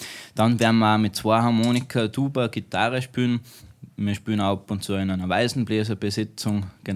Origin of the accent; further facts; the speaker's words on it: Styria, Austria; wir kommen aus St. Gallen, Weißenbach, Altmarkt, eher aus der Steiermark.